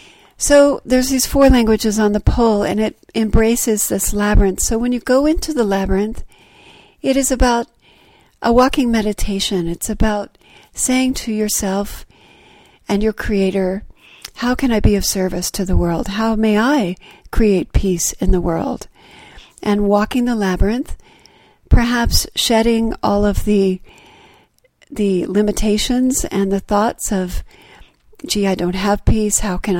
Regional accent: Texas, United States; now in Georgia, United States; we chose Spanish, because I come from Texas. There's a lot of Spanish influence from that area of the country. And of course, here, even in Georgia, there is as well.

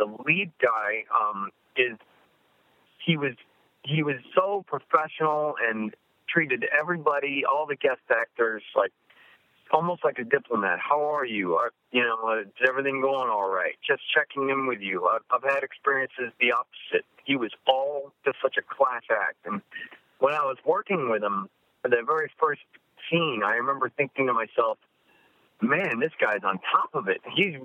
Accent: Portland, Oregon, United States; And it was filmed in my hometown of Portland, Oregon. I moved there when I was 8 years old. So to go back there where I grew up, dreaming of being an actor, it was really an incredible experience.

